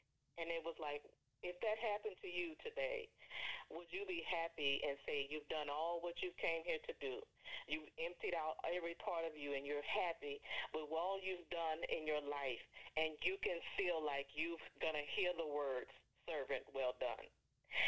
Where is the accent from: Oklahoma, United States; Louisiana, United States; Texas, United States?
Louisiana, United States; New Orleans; I am from New Orleans, on the outskirts of New Orleans, not too far from there.